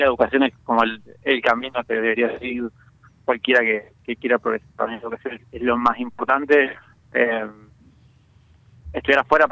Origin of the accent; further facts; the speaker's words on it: San José de Feliciano, Entre Ríos, Argentina; Yo soy de Feliciano, fui toda mi vida al sistema público, primaria, secundaria, universidad pública, después creé mi empresa, ahora siempre estoy afuera.